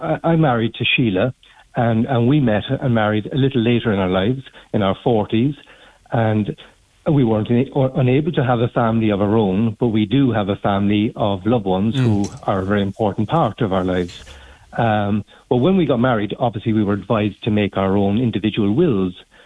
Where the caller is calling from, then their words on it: Cork, Munster, Ireland; I'm phoning from Cork